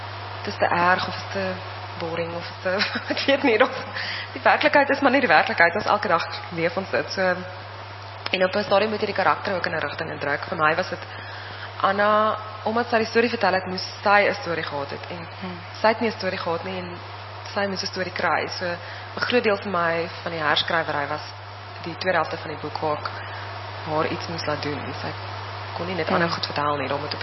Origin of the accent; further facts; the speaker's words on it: Zululand, KwaZulu-Natal, South Africa; ek het self in Zululand groot geword of ek toe gebore en ook elke vakansie daar spandeer en ek het altyd vreeslik heimwee gehad oor die suikerriet.